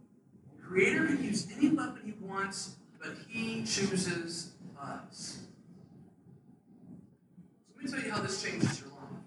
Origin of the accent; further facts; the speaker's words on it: United States; yes, I'm an American, but I'm part of a greater kingdom that goes well beyond that.